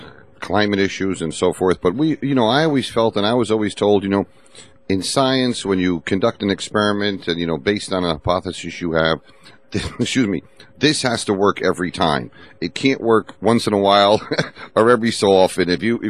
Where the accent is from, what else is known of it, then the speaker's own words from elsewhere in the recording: Pennsylvania, United States; I can think of a doctor here in my home state of Pennsylvania